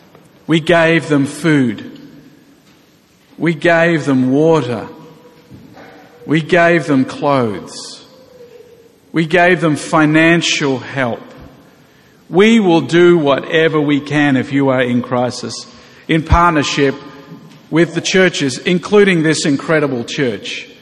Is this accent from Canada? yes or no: no; Australia; accent: Australian; now in Houston, United States; I am American, that accent is Australian. So you're probably wondering, am I right? It is Australian, but I became American a year ago.